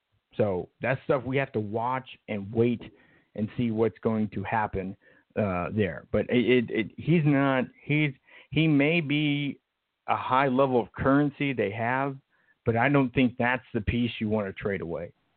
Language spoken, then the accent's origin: English; Nebraska, United States; I'm from Nebraska. I'm not all that unfamiliar with tornadoes.